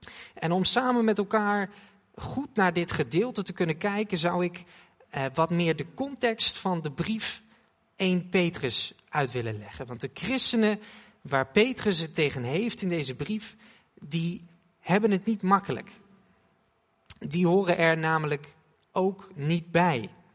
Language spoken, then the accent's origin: Dutch; Oegstgeest, South Holland, Netherlands; Zij het niet dat ik ben opgegroeid in Oegstgeest. En Oegstgeest is eigenlijk een soort buitenwijk / gemeente van Leiden.